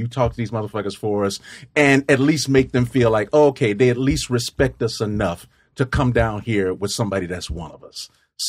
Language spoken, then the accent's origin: English; Chicago, Illinois, United States; That's why I'm born and raised in Chicago.